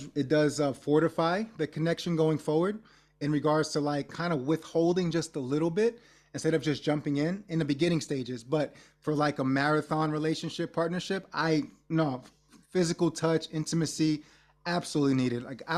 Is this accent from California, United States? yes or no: no; New York, United States; You know, I grew up in New York and we kind of have a similar saying.